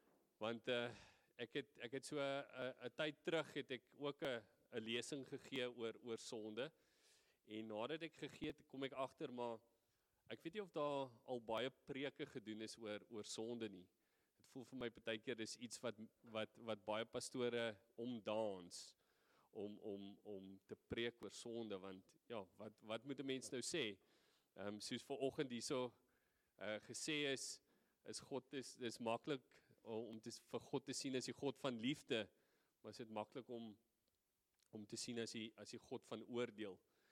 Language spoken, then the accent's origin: Afrikaans; Western Cape, South Africa; now in Boston, United States; ons is daar van die Kaap, ons bly in Boston, Willa